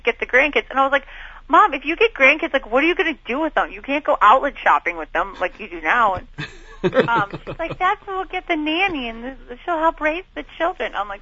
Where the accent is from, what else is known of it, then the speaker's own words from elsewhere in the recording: the South, United States; Well, I'm from the South. I know about trailer.